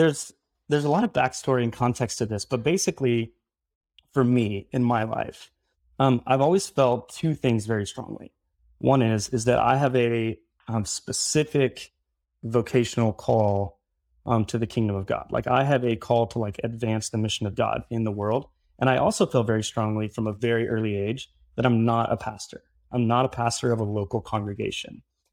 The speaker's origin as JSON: {"language": "English", "region": "Midwest", "country": "United States", "tie": "born or raised there", "lives_now": "New York, United States", "said": "So I've been in New York coming up on 7 years. I grew up in the Midwest."}